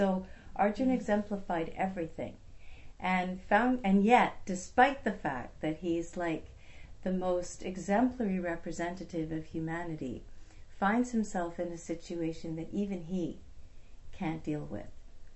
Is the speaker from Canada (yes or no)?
yes; Montreal, Quebec, Canada; I grew up in Montreal, and I graduated from high school and got accepted to an international school out here on Vancouver Island.